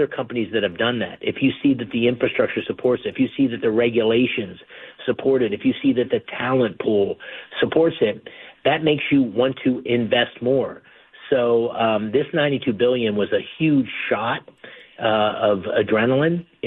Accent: Pennsylvania, United States; the people where I grew up in Columbia County

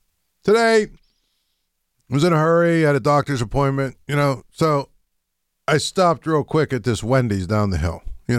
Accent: United States; as an American, I have no idea what the rules are

